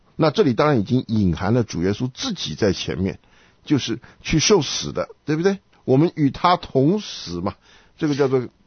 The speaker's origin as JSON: {"language": "Chinese", "country": "China", "said": "我们中国人最常用拿来做借口的就是说"}